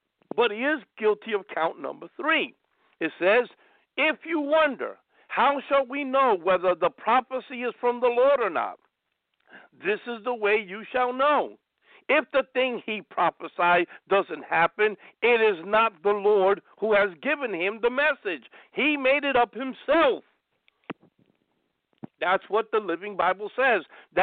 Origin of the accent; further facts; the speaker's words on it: New York, United States; this one pertains to my home state. He's talking about New York.